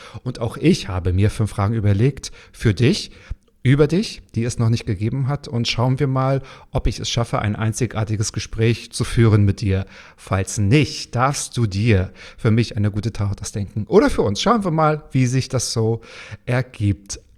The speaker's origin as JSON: {"language": "German", "country": "Luxembourg", "said": "ich komme aus Luxemburg."}